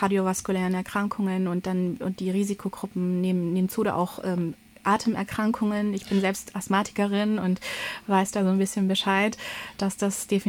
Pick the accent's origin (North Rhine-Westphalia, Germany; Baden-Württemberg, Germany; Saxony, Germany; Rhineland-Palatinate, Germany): Baden-Württemberg, Germany; Stuttgart; ich komme aus Stuttgart, mit der Kessellage